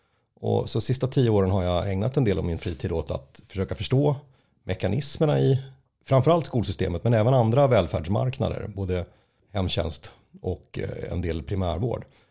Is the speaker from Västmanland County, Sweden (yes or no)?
yes; Västerås, Västmanland County, Sweden; Jag är uppvuxen i Västerås